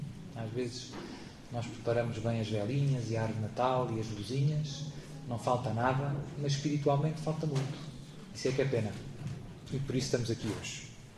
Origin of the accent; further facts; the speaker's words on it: Lisbon, Portugal; born there; now in Lamego, Portugal; sou padre em Lamego, nasci em Lisboa